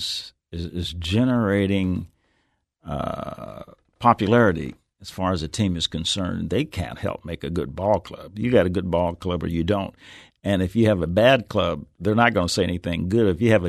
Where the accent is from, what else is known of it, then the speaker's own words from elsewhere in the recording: Nebraska, United States; I said, well, I'm from Nebraska, and it doesn't require two, it's just one.